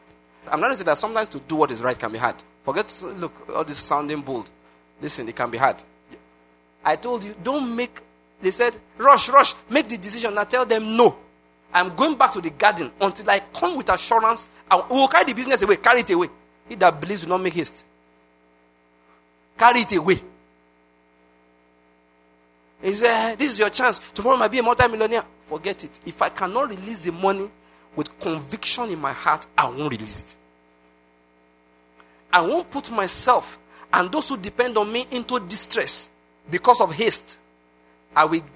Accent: Lagos, Nigeria; I came from Lagos.

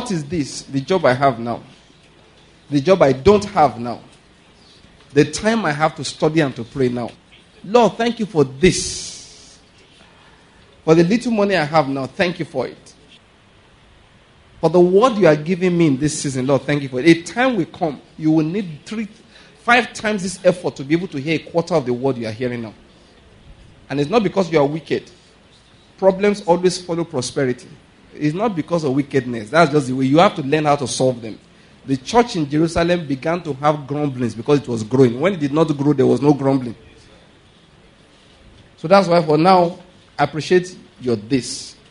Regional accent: Nigeria; And I realized that I'm a Nigerian and there's a reason for it.

